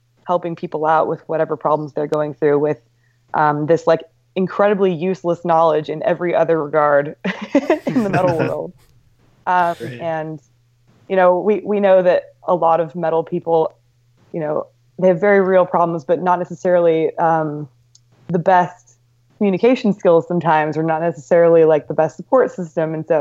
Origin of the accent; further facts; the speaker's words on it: California, United States; I'm from California, so bands like … were always really important to me.